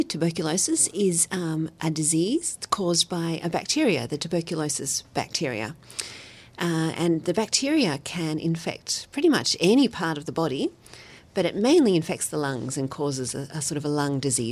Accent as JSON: {"language": "English", "country": "Australia", "lives_now": "Cape Town, South Africa", "said": "I'm an Australian, but I have lived in Cape Town for 10 years now."}